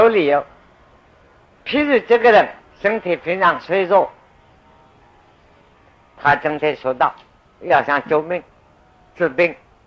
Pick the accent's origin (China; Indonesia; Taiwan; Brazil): China; 过去在大陆上没有小儿科医生，但是我家乡有一个小儿科医生